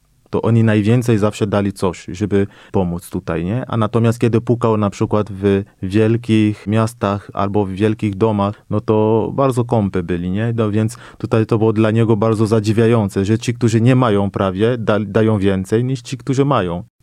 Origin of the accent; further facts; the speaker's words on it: France; Polish is a second language; bo we Francji jestem Francuzem, nie?